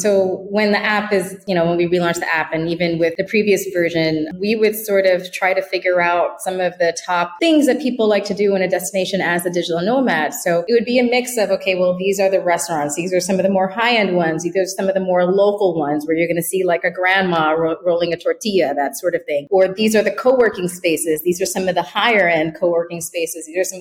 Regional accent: Bronx, New York, United States; born there; also born or lived in Brooklyn; I pretty much was living and working in Brooklyn. I was born in the Bronx.

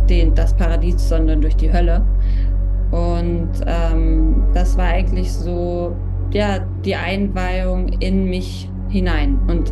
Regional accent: Berlin, Germany; bin ich aufgewachsen in Berlin

